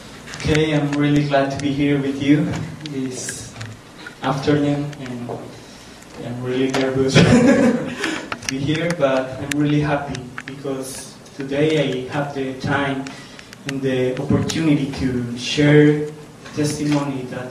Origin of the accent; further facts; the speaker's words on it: Colombia; I was born and raised in Colombia, but my parents, they raised me as a Korean.